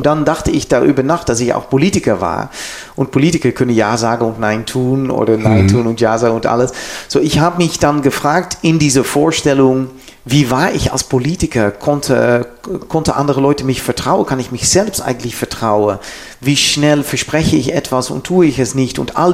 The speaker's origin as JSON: {"language": "German", "country": "Netherlands", "second_language": "German", "said": "weil ich bin ein Niederländer."}